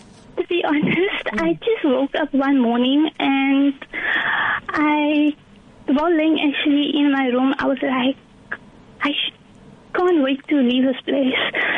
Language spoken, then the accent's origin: English; Cravenby, Western Cape, South Africa; I'm from Cravenby.